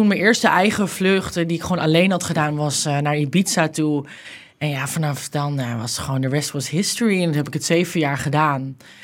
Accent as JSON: {"language": "Dutch", "town": "Amsterdam", "region": "North Holland", "country": "Netherlands", "said": "ik kom uit Amsterdam."}